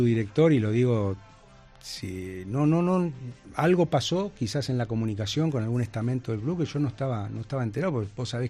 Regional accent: Argentina; no lo digo como argentino, lo digo como una realidad

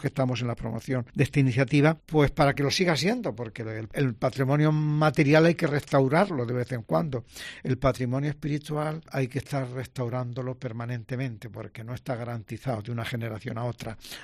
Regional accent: Madridejos, Castilla-La Mancha, Spain; yo soy, como antes decía, de un pueblo de Toledo, de Madridejos, de La Mancha, y en mi pueblo, mis padres eran agricultores

